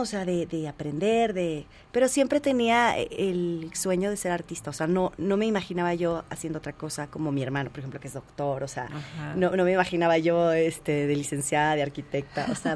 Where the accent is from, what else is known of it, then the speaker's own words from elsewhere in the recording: Chihuahua, Mexico; now in Mexico City, Mexico; cuando estaba yo estudiando la prepa, estábamos en mi tierra, ¿no? En Chihuahua